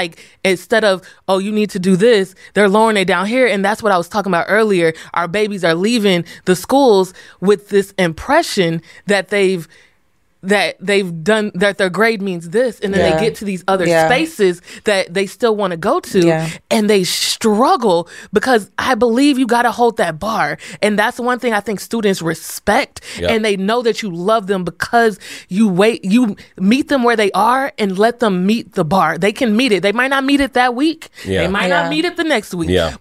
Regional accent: Texas, United States; Okay, I'm from Texas.

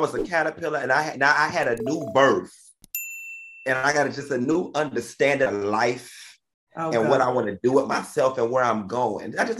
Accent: Miami, Florida, United States; you know, I'm from Miami

